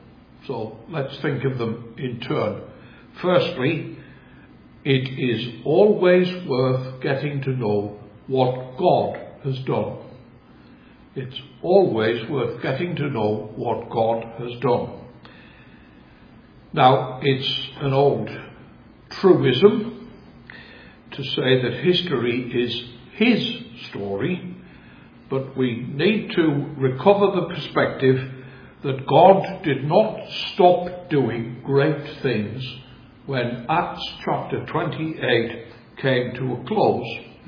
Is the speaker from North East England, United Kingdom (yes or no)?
yes; Sunderland, North East England, United Kingdom; I come from Sunderland in the northeast of England. And if you're wondering why my accent is rather strange for these parts, that is the reason why.